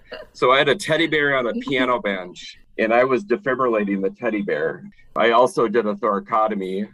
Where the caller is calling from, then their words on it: Minnesota, United States; I'm coming from Minnesota, the land of cold, but actually in the summer, we're actually very warm.